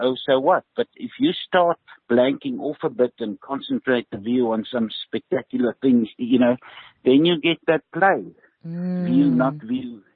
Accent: Ermelo, Mpumalanga, South Africa; We all grew up with corrugated sheeting. You know, I grew up in Ermelo. We had corrugated roof. We had stone walls. You know, we had simple floor finishes.

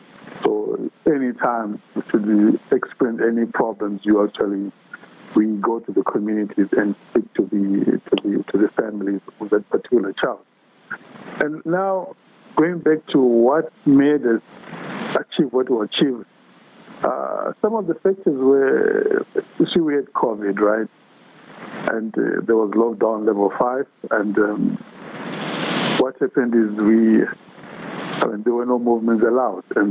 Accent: Zimbabwe; born there

